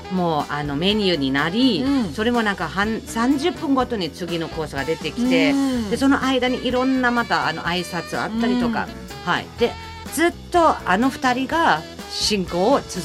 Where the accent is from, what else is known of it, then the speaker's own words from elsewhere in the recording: Karlsruhe, Baden-Württemberg, Germany; 実は私の地元、はい、カルスルーエという市が、うん、今年300年ですって。